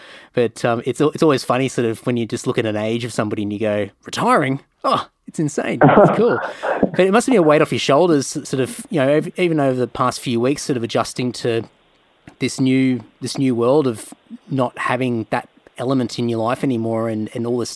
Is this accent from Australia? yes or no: yes; Queensland, Australia; and I grew up in Queensland, like rural Queensland, lived all over the place